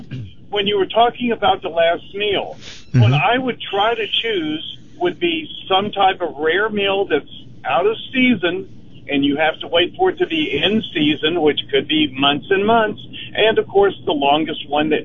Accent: Southern United States, United States; Actually, I'm from the South, and I really do enjoy them.

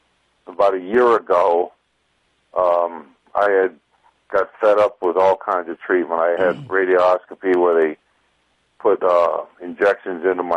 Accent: New York City, New York, United States; Yeah, I was born and raised in New York City.

